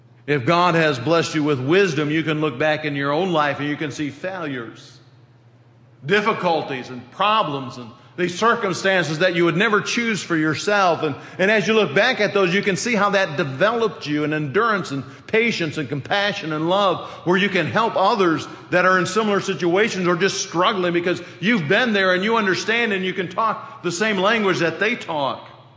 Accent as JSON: {"language": "English", "region": "Michigan", "country": "United States", "said": "Those of you who don't know, I am from Michigan. I lived there most of my life."}